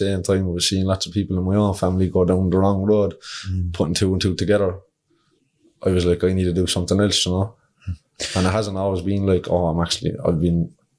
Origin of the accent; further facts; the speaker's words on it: Kinsale, County Cork, Ireland; From Kinsale.